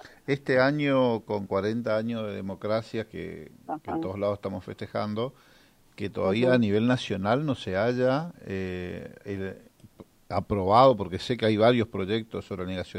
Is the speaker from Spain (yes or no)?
no; Argentina; como argentinos